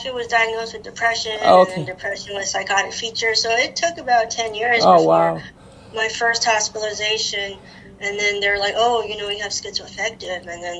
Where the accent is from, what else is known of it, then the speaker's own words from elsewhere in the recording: San Jose, California, United States; No, I grew up in Silicon Valley, San Jose, California.